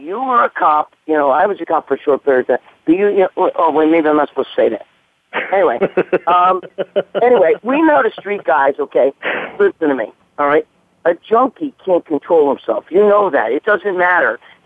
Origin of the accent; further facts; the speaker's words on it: New York City, New York, United States; growing up in the Bronx